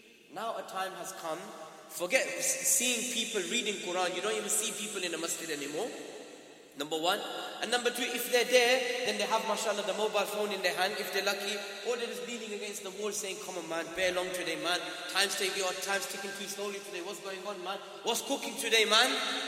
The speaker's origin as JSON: {"language": "English", "town": "Newham", "region": "London", "country": "United Kingdom", "tie": "born or raised there", "said": "I was born and bred in Newham, Forest Gate, Manor Park."}